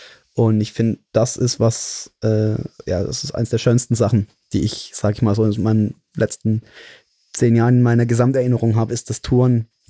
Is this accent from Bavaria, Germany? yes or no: no; Mannheim, Baden-Württemberg, Germany; hier in meiner Heimatstadt in Mannheim